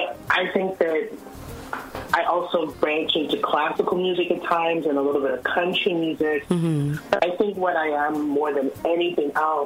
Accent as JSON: {"language": "English", "town": "Ottawa", "region": "Ontario", "country": "Canada", "tie": "born or raised there", "said": "I was born and raised in Ottawa. Mm. Born and raised in Ottawa among some of the, you know, gospel greats that you know, like … and, you know, we all grew up together"}